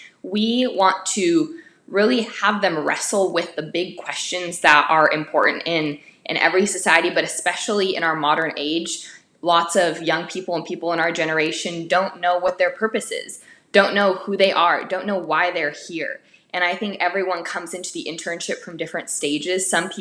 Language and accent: English; United States; My parents came to America from communist Romania, so I grew up with a very acute understanding and awareness of American exceptionalism, that I was blessed to be an American